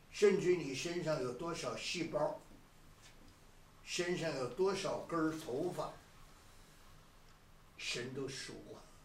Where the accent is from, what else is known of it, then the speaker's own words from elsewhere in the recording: China; 因为他，我们中国人讲叫黑了良心，他心里边那个灯就灭了